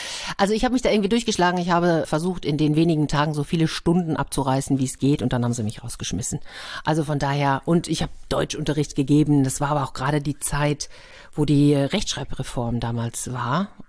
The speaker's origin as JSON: {"language": "German", "town": "Madrid", "region": "Community of Madrid", "country": "Spain", "lives_now": "Nuremberg, Germany", "said": "Da habe ich gedacht, ich komme aber doch aus Madrid, ich habe doch schon eine große Stadt hinter mir."}